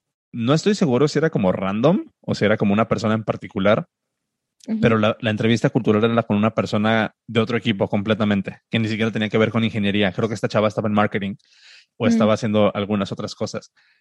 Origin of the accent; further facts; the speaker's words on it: Mexico; nosotros lo vemos como mexicanos, digo, ¿no?